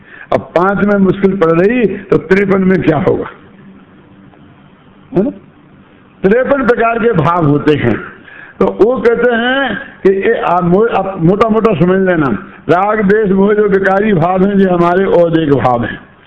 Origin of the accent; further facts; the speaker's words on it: India; मैं हिंदुस्तान से